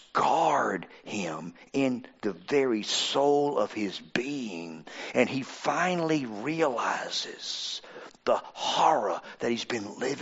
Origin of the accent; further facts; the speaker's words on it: Mobile, Alabama, United States; I picture an old washboard growing up in the South. And of course, you can't get much further south than Mobile, Alabama.